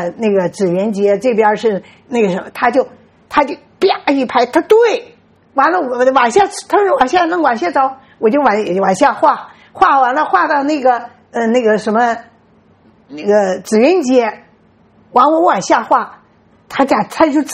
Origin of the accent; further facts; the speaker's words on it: China; also born or lived in Japan; 我说我是日本人，但是我是50年前留在中国的残留孤儿